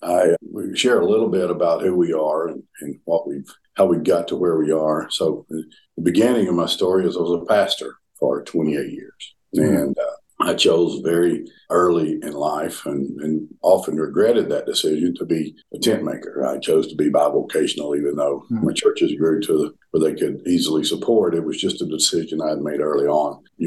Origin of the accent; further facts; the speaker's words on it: the South, United States; accent: Southern; they let me in because of my Southern accent.